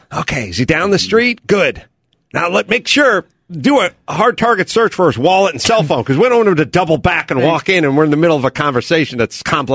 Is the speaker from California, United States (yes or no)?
yes; North Hollywood, California, United States; I'm from North Hollywood.